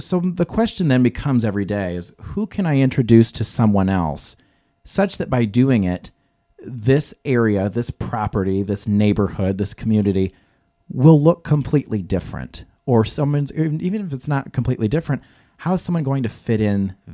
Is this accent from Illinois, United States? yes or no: yes; Illinois, United States; So I'm actually from Western Illinois. So in the Quad City area, okay. It's two cities in Iowa, two cities in Illinois. I'm from the Illinois side of the river. I've never actually lived in Iowa.